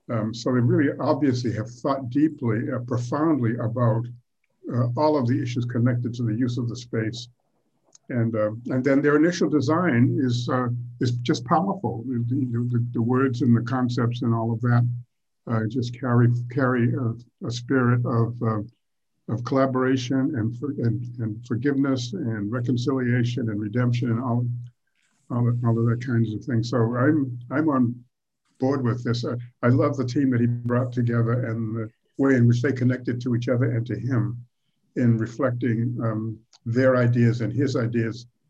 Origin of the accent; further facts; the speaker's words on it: Boston, Massachusetts, United States; And I'm not from here. I'm from Boston because my great-grandfather moved up to Boston.